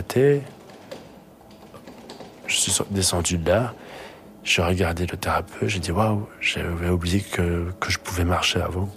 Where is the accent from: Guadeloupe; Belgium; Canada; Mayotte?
Belgium; Charleroi, Wallonia; Là où j'ai grandi à Charleroi, le bus était toutes les heures